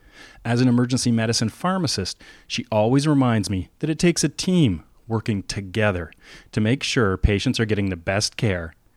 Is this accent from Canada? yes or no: yes; Canada; Now, as a Canadian outsider, it's always been difficult for me to understand the complicated relationship our neighbors south of the border has with guns